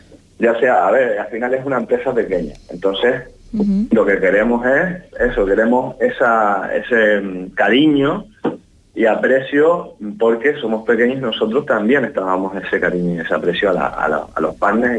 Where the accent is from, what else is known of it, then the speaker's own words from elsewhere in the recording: Canary Islands, Spain; yo soy aquí, soy majorero.